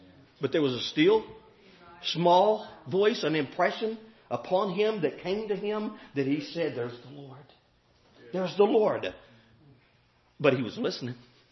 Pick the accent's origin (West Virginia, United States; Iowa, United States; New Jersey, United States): West Virginia, United States; Webster Springs; I was standing along my hometown, probably only Robin and Alan would know what I'm talking about, little town of Webster Springs.